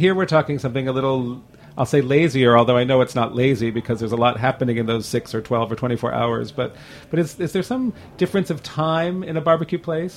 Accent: Northeast, United States; many of the people I grew up with in the Northeast here

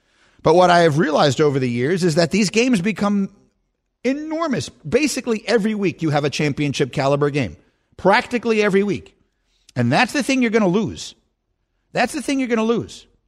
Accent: New York City, New York, United States; I am a casual fan. I grew up in New York City. We didn't have college football teams.

